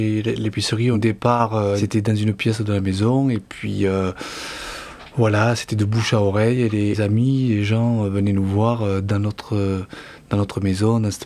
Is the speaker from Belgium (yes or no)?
no; France; born there; Alors moi je suis né en France, mais mes parents et ma famille sont de la région des Pouilles, à Molfetta.